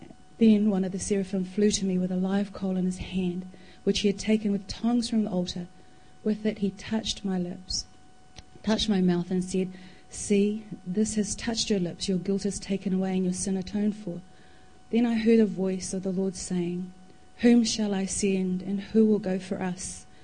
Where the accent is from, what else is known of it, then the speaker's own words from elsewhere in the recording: Māngere, Auckland, New Zealand; Growing up in South Auckland's Māngere, the media constantly reminded me that I was living in a lower socioeconomic, high-density migrant and high-crime community. Translated, we were poor, poorly educated, and living in an unsafe community.